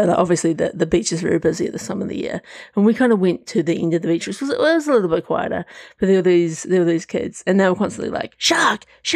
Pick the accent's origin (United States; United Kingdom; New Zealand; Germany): New Zealand; Hawke's Bay; I was sitting around with the family in my hometown of Hawke's Bay